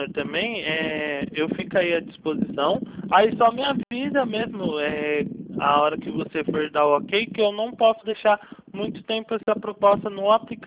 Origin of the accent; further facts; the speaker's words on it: Bragança Paulista, São Paulo, Brazil; Eu sou aqui de Bragança Paulista.